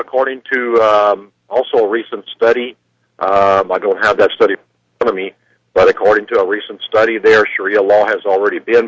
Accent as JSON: {"language": "English", "region": "Missouri", "country": "United States", "said": "No. I live, of course, in Florida there, okay. But I'm originally from Missouri."}